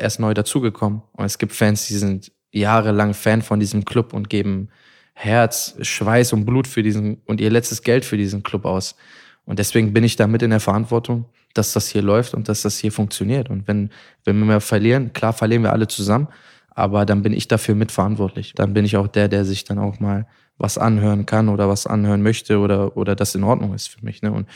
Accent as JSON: {"language": "German", "town": "Mönchengladbach", "region": "North Rhine-Westphalia", "country": "Germany", "tie": "born or raised there", "said": "ich bin ja in Gladbach groß geworden."}